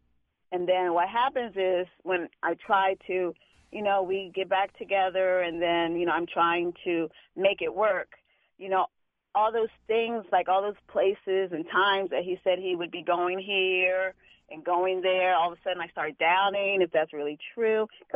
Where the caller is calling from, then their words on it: Washington, District of Columbia, United States; from Washington.